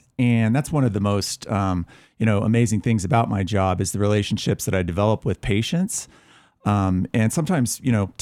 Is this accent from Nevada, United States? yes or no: yes; Winnemucca, Nevada, United States; Well, I'm from Northern Nevada, Winnemucca, if you know where that is, Nevada.